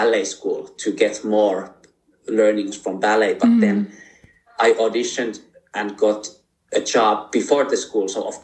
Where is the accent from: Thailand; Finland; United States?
Finland; So I'm from Finland. I started dancing when I was 7